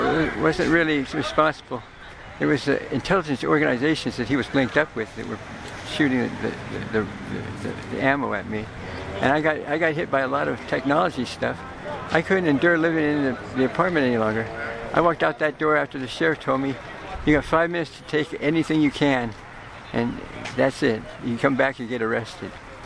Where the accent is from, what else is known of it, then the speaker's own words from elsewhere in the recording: Watsonville, California, United States; No, I grew up in Watsonville.